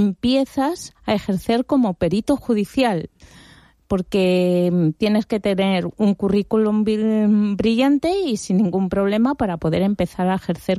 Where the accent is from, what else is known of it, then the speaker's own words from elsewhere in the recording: Madrid, Community of Madrid, Spain; Bueno, pues mi origen fue... yo soy de Madrid